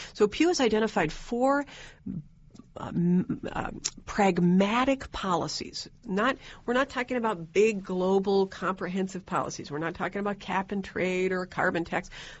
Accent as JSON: {"language": "English", "region": "Michigan", "country": "United States", "said": "I'm a Democrat from Michigan."}